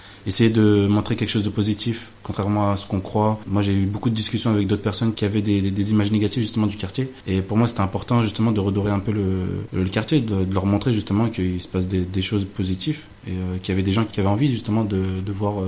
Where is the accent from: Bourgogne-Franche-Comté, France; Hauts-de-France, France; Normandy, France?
Bourgogne-Franche-Comté, France; Chalon-sur-Saône; moi vu que j'ai grandi juste à Chalon